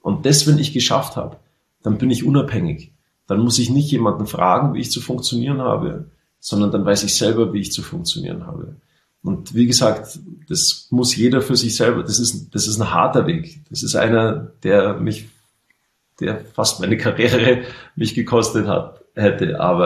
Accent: Garmisch-Partenkirchen, Bavaria, Germany; zum Beispiel Skiweltmeisterschaften in Garmisch-Partenkirchen in meiner Heimat.

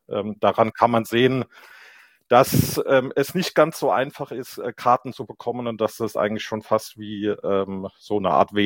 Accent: Kaiserslautern, Rhineland-Palatinate, Germany; moved away as an adult; now in Wiesbaden, Germany; bin 53 Jahre alt, geboren in Kaiserslautern, also echter lauterer Bub, wie man bei uns sagen würde, wohne aber seit jetzt mehr als 30 Jahren aus beruflichen Gründen in Wiesbaden im Rhein-Main-Gebiet.

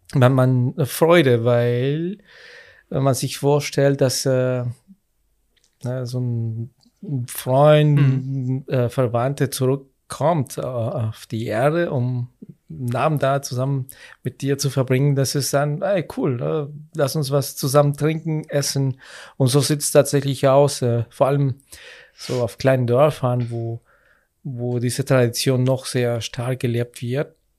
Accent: Mexico; German is a second language; now in Germany; also ich komme ursprünglich aus Mexiko und ich kenne das seit immer schon.

